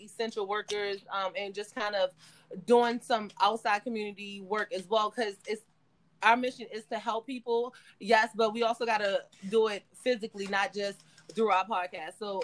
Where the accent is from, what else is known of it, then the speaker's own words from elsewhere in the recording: Annapolis, Maryland, United States; we're from Maryland, so we linked up with another podcast from our hometown, Annapolis